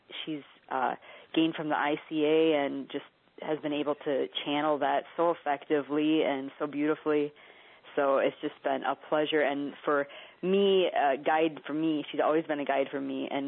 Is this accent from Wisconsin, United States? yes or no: yes; Wisconsin, United States; from Wisconsin.